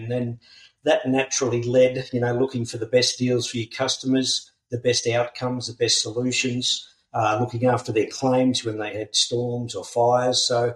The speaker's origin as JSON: {"language": "English", "region": "New South Wales", "country": "Australia", "said": "I was migrating down from New South Wales, country New South Wales, and, had 6 or 7 years in Melbourne before moving to sunny Queensland for a bit of a sea change and a bit better weather than good old Melbourne town."}